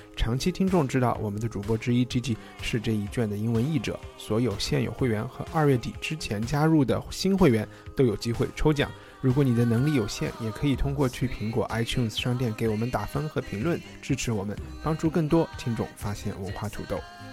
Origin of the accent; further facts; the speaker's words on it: United States; 我们美国人去太空送了一张黄金的一个